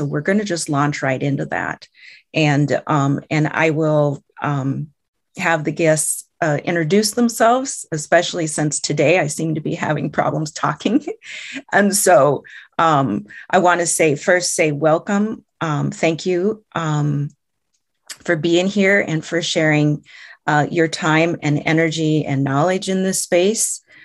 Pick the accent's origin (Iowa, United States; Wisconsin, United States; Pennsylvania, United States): Iowa, United States; And I am from the Meskwaki tribe. Our community is located in central Iowa. We are a Great Lakes Eastern Woodlands tribe.